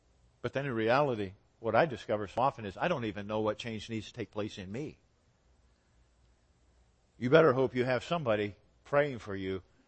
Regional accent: United States; because I'm an American. And as an American, I am absolutely thoroughly infected with materialism.

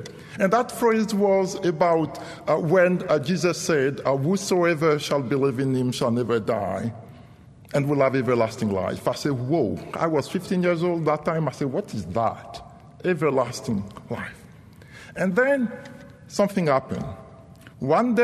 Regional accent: Côte d’Ivoire; I was born and raised in the Ivory Coast, West Africa, and like most of the children of my age, I grew up in the ancestral tradition of Africa

